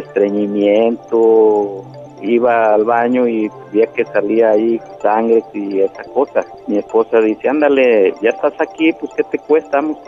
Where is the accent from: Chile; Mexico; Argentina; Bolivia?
Mexico; Quililla, Jalisco; Yo soy de Quililla, del municipio de Tecolotlán, Jalisco.